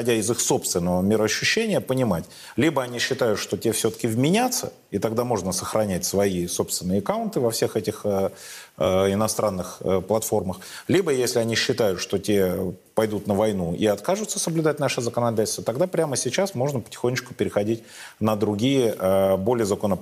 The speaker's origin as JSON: {"language": "Russian", "country": "Russia", "said": "мы русские не потому, что мы родились в Советском Союзе, а потому, что мы родились в России."}